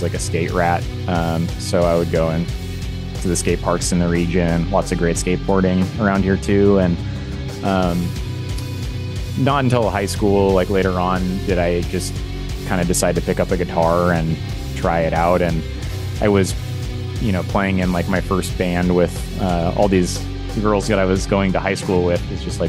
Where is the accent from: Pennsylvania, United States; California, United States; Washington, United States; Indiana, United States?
Washington, United States; North Bend; I grew up out here in North Bend, just outside of Seattle there.